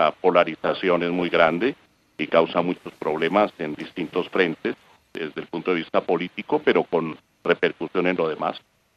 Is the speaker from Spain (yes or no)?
no; Colombia; como colombiano